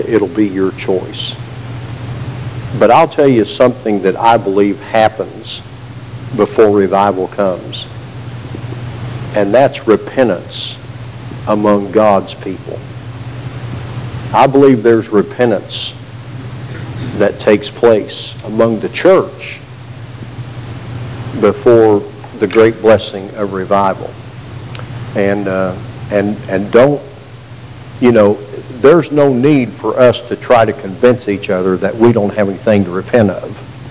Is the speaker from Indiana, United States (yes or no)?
yes; Indianapolis, Indiana, United States; I remember times where I grew up in Indianapolis among the churches there, and especially I have memories of Fellowship Church there, because that's where I attended the most.